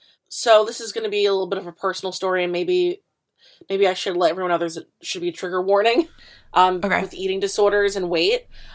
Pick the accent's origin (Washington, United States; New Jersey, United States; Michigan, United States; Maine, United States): New Jersey, United States; because, you know, I grew up in Jersey.